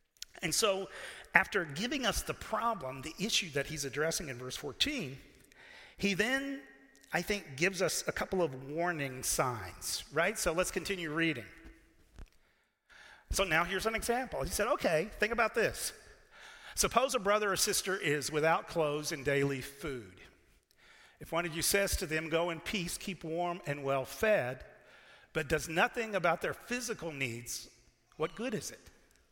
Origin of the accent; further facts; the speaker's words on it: Dallas, Texas, United States; I grew up in Dallas, Texas